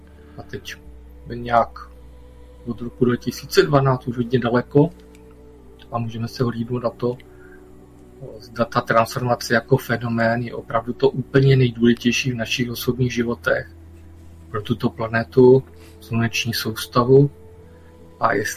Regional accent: Zlín Region, Czechia; moved away as an adult; also born or lived in Prague; Tam jsem se přestěhoval z Valašska a asi po 15 letech mi to zase do moje domoviny vrátilo zpět na Valašsko

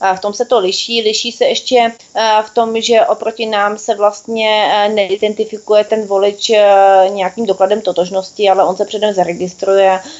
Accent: Bohemia, Czechia; zvlášť když jsme se zmínili, že jsme z Čech

